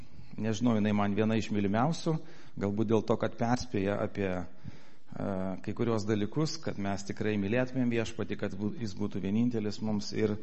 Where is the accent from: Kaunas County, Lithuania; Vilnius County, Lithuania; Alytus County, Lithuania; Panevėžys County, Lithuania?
Vilnius County, Lithuania; Vilnius; also born or lived in Klaipėda; iš Vilniaus, šiaip gimiau Žemaitijoje, Klaipėdoje, bet visą gyvenimą gyvenu Vilniui.